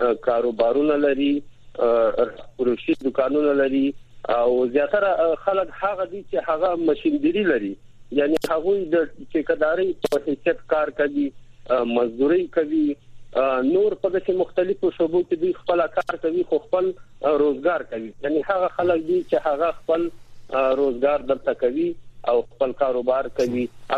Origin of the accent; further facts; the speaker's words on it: Afghanistan; now in Pakistan; موږ خو افغان سټیزن یا پی او آر کارډ یا ای سی سی په نوم باندې کارونه دي دا لرو.